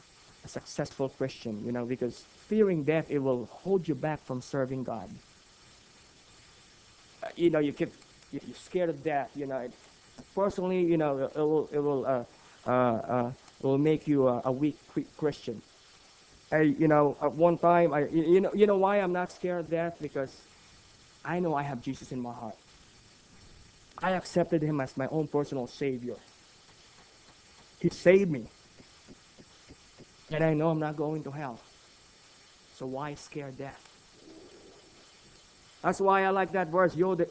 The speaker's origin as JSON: {"language": "English", "country": "Philippines", "said": "I'm a Filipino, but I've been there many, many times."}